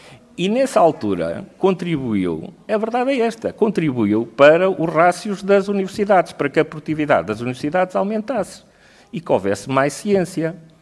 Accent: Coimbra, Centro, Portugal; born there; Eu nasci em Coimbra, e, portanto, gosto muito da cidade.

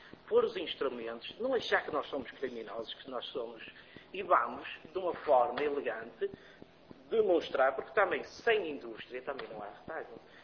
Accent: Vizela, Braga, Portugal; Eu sou também da zona de Guimarães, neste caso de Vizela

